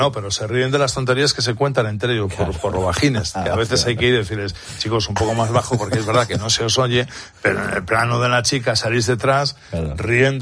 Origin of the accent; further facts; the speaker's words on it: Bilbao, Basque Country, Spain; soy de Bilbao.